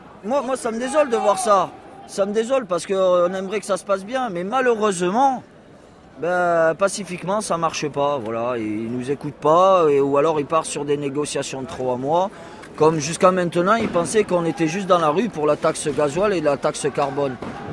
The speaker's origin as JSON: {"language": "French", "town": "Lunel", "region": "Occitanie", "country": "France", "said": "Du sud, Lunel, Marcillargues et Margues, à côté de Nîmes."}